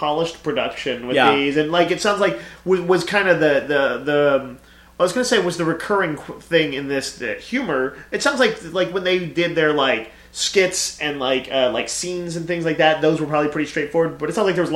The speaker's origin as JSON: {"language": "English", "town": "Austin", "region": "Texas", "country": "United States", "said": "I'm an Austin Texan."}